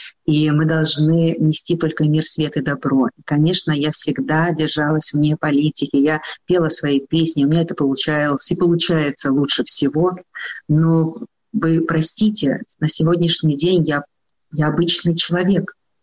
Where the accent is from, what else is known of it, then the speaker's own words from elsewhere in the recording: Belarus; мы были белорусы